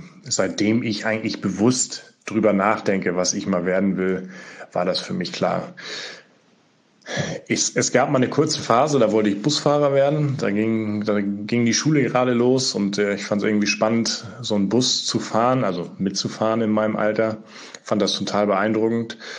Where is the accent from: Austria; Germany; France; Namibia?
Germany; Schleswig-Holstein; Ich bin aufgewachsen in Schleswig-Holstein, genauer in Ostholstein und bin da groß geworden auf einem landwirtschaftlichen Betrieb.